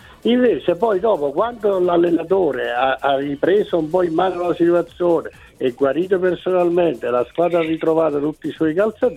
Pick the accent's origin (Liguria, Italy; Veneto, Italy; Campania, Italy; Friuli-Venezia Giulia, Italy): Campania, Italy; Naples; Io mi permetto di dire questo perché sono napoletano